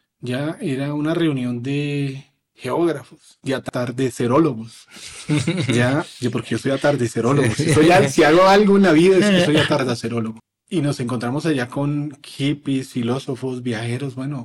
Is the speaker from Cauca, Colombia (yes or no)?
yes; Popayán, Cauca, Colombia; born there; also born or lived in Manizales / Pereira; yo nací en Popayán, pero luego viví en Manizales, luego viví en Pereira